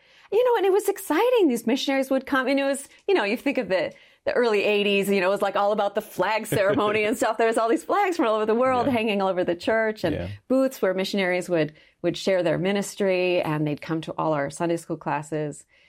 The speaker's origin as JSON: {"language": "English", "region": "Minnesota", "country": "United States", "said": "So I'm from Minnesota."}